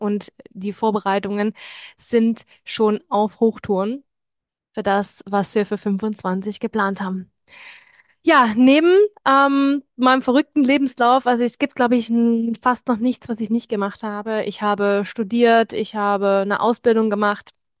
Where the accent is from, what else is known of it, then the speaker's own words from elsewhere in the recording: Leipzig, Saxony, Germany; now in Stuttgart, Germany; Ich komme eigentlich aus Leipzig, bin dort geboren und auch unsere Familien wohnen tatsächlich noch dort. Und wir pendeln quasi immer zwischen Leipzig und Stuttgart, da wo wir jetzt aktuell wohnen.